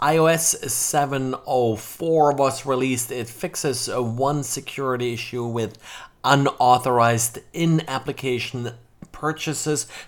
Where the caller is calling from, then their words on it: Jacksonville, Florida, United States; I'm today recording from Jacksonville, Florida.